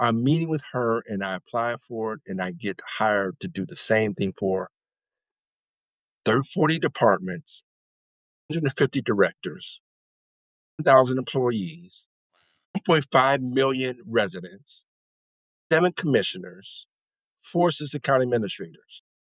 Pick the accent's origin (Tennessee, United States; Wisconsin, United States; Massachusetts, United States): Massachusetts, United States; Boston; now in Florida, United States; I came from Boston. There's tons of industry, computer, telecom.